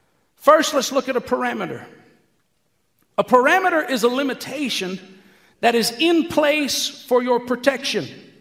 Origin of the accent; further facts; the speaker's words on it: Texas, United States; I said, "Sir, I'm from Texas."